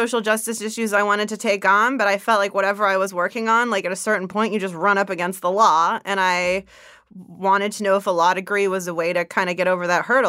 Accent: California, United States; I'm from the East Bay, so I don't mess around with the Embarcadero, but that's cool.

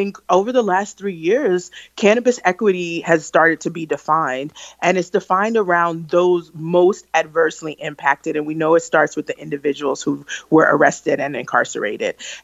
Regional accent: Brooklyn, New York, United States; born or raised there

